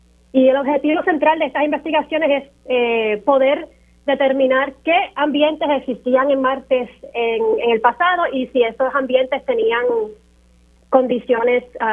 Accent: Aguas Buenas, Puerto Rico; moved away as an adult; now in Atlanta, United States; Aunque vivo en Atlanta, como mencioné, yo sí soy de Puerto Rico, soy del pueblo de Aguas Buenas, y yo me fui de Puerto Rico en el 2004 cuando me gradué de la Escuela Superior para estudiar en la Universidad de Wyoming

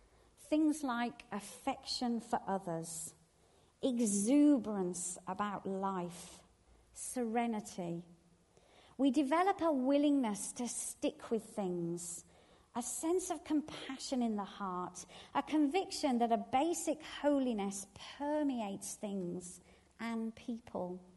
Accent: United Kingdom; I know we're British, so moaning kind of is a bit of a second nature.

